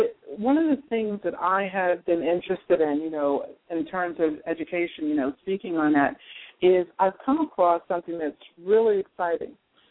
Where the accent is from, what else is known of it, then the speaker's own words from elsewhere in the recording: Jersey City, New Jersey, United States; my hometown, Jersey City, which is considered New York's quote-unquote sixth borough, but we're not. We're actually unto ourselves.